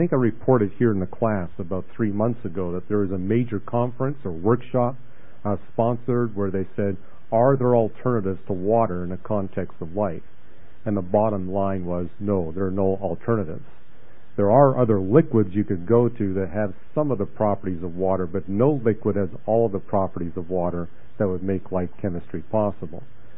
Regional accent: Canada; You know, I grew up in Canada, so I can remember these bears scooting around the ice trying to get the fish

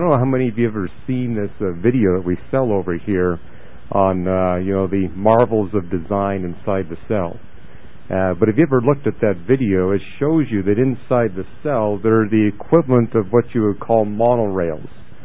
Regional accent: British Columbia, Canada; but I grew up in British Columbia. British Columbia is a place where you got glaciers everywhere.

